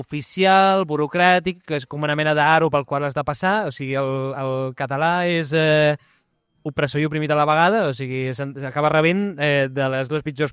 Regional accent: Barcelona, Catalonia, Spain; Soc un local de Barcelona, saps?

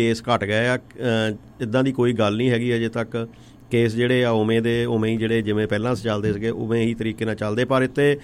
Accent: Naroor, Punjab, India; ਦਾ ਪਿੰਡ ਨਰੂੜ ਆ ਜੀ, ਇਹ ਵੀ ਕਹਿ ਲਓ ਬਈ ਇਸ ਕਰੋਨਾ ਦੀ ਮਾਰ ਦੇ ਥੱਲੇ ਆ ਗਿਆ ਸੀਗਾ, ਅਖਬਾਰਾਂ ਦੀਆਂ ਸੁਰਖੀਆਂ ਬਣਿਆ ਸਾਡਾ ਪਿੰਡ ਵੀ

